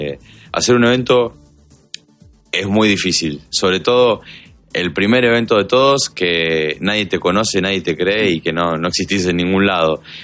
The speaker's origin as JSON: {"language": "Spanish", "region": "La Pampa", "country": "Argentina", "also_born_or_lived": "Buenos Aires", "said": "yo soy de La Pampa, nací en La Pampa y bueno, actualmente vivo en La Pampa, pero en ese entonces vivía en Buenos Aires."}